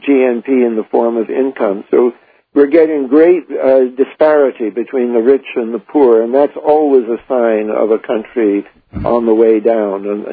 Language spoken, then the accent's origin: English; Canada; now in United States; Well, I'm in a special situation here because I'm a Canadian, and I came by choice to this country in 1961.